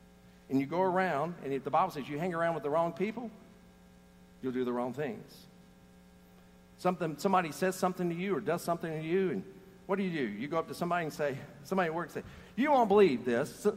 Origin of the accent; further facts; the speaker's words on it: the South, United States; You know, we grew up in the South. That's how we are.